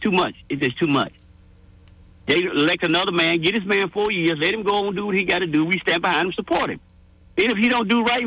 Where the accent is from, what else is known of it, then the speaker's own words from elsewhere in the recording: Alabama, United States; I'm from Alabama, born and raised.